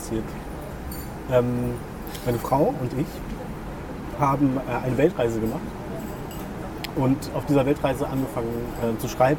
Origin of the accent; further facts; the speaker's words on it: Duisburg, North Rhine-Westphalia, Germany; also born or lived in Cologne; Aber ich bin nicht in Köln aufgewachsen, in Köln geboren und dann ins Ruhrgebiet gezogen.